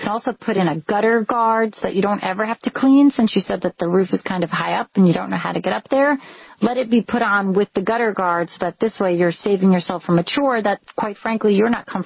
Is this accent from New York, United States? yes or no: yes; New York, United States; maybe it's just because, you know, I'm a New Yorker.